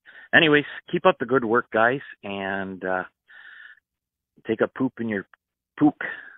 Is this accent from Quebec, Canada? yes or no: no; London, Ontario, Canada; I hail from London, not the one overseas, but the one in Ontario near Matt's hometown of Strathvegas.